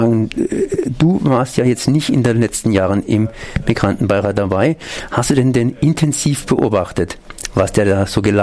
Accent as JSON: {"language": "German", "country": "Germany", "said": "Ich bin Deutscher."}